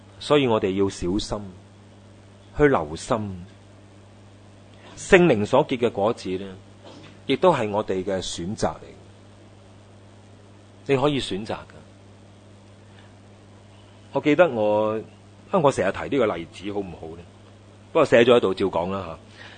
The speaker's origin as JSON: {"language": "Cantonese", "country": "China", "said": "即系我哋中国人嘅话咧，路遥咧就会知马力啊嘛啊。"}